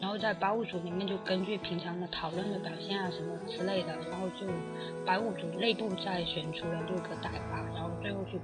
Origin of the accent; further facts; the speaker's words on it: Guangdong, China; 广东人。